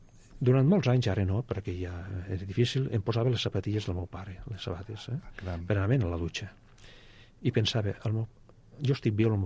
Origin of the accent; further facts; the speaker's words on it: Barcelona, Catalonia, Spain; I a més, explico que sóc de Barcelona